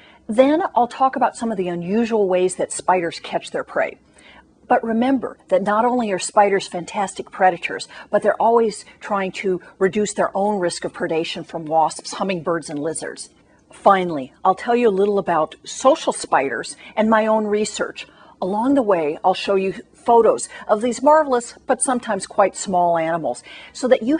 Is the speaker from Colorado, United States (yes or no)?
yes; Colorado, United States; I grew up in Colorado, which is quite high, quite dry, and I swear I barely saw a spider growing up.